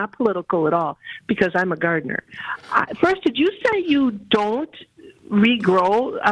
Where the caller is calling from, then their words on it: Wisconsin Rapids, Wisconsin, United States; I'm Kristen's mom, and I'm calling you from Wisconsin Rapids.